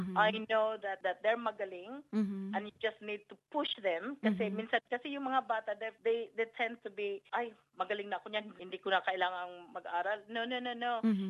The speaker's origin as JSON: {"language": "Tagalog", "region": "Eastern Visayas", "country": "Philippines", "second_language": "Tagalog", "lives_now": "Australia", "said": "Bisaya kasi ako eh. I'm from Leyte. So, pero I know how to speak the Tagalog kasi yung mama ko nga, mother ko is from Luzon, from Manila."}